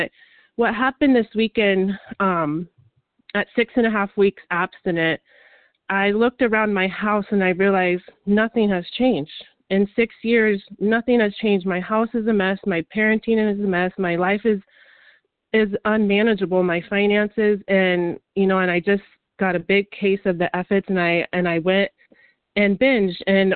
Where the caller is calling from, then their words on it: California, United States; in California, and I'm a compulsive overeater.